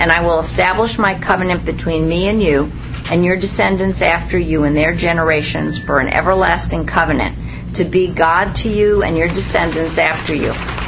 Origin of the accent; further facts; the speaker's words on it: Bronx, New York, United States; So, I'm from the Bronx. Maybe I'll be in the Bronx during the Millennial Kingdom.